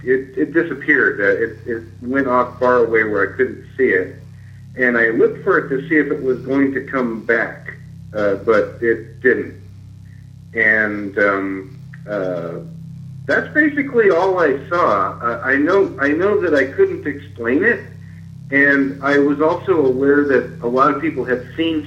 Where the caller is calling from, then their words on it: Los Angeles, California, United States; I'm in Los Angeles.